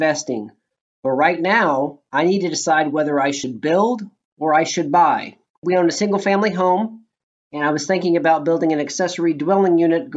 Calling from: Kansas City, United States; from Kansas City.

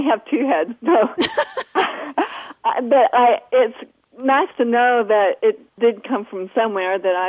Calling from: Dallas, Texas, United States; Hi. This is … I'm calling from Dallas, Texas.

